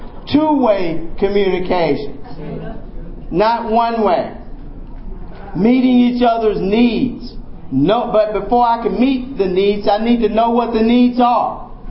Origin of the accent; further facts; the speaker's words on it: the South, United States; I'm from the South.